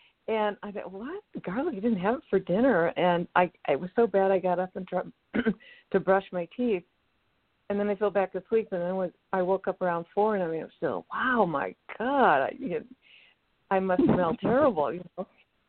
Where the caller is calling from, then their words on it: California, United States; from California.